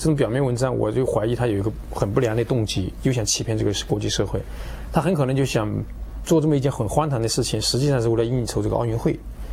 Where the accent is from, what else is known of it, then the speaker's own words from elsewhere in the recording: Hunan, China; 为什么不能在我们老家湖南呢